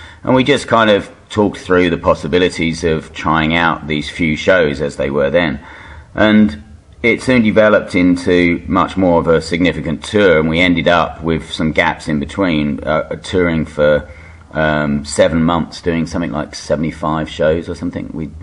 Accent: Chelmsford, East of England, United Kingdom; we grew up in a town not too far from Basildon where they're from, we grew up in Chelmsford.

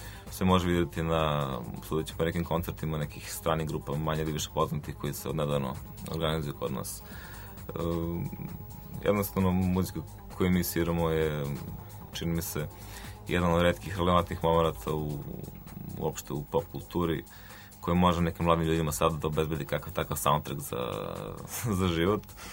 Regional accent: Pančevo, Vojvodina, Serbia; Mi smo iz Pančeva, u Pančevu postoje neke grupe

